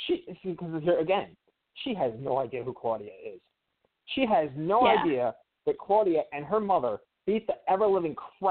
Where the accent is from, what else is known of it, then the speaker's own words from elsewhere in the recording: United States; Paige is growing up in America good because I'm American